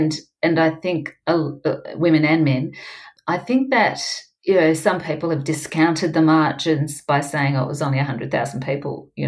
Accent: Melbourne, Victoria, Australia; arriving there and seeing it was the Melbourne rally, just to see my hometown just covered in a sea of black

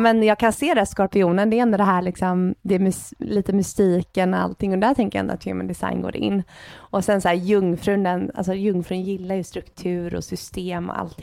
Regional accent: Gothenburg, Västra Götaland County, Sweden; vi är uppvuxna i Göteborg.

